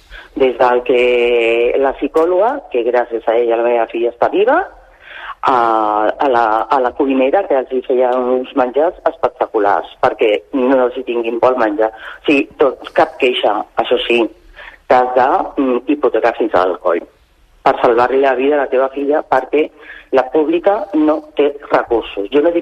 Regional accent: Sant Cugat, Catalonia, Spain; Nosaltres som de Sant Cugat i ens tocava anar allà.

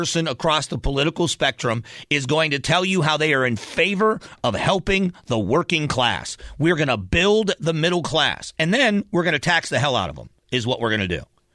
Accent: Florida, United States; I think Southwest Florida was a great place for a kid to grow up.

